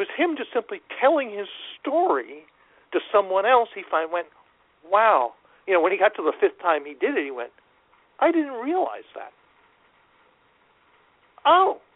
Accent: Austin, Texas, United States; Yeah, I'm from Austin. I'm cool. our motto here is keep Austin weird.

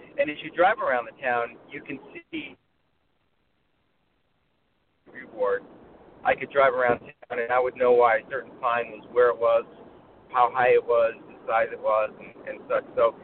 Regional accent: Colonie, New York, United States; Well, I was raised in Colony. I'm a alumni of Colony Central High School in Siena College, and as I was growing up, I was very proud of my community.

